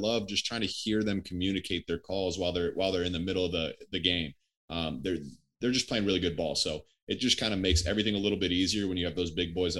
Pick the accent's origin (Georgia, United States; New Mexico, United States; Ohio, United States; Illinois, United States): Ohio, United States; Columbus; You know, I grew up in Columbus.